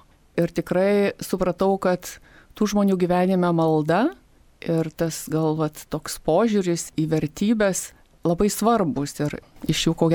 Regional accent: Suvalkija, Lithuania; Gimiau ir augau Suvalkijoje, sakyčiau netgi nelabai toli nuo rašytojo Vinco Mykolaičio Putino tėviškės ir katalikiškoje šeimoje. Šeimoje buvome keturios seserys

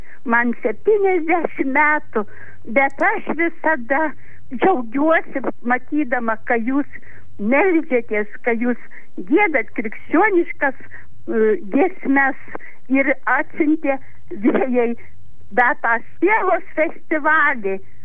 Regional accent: Tauragė, Tauragė County, Lithuania; Aš Tauragiškė

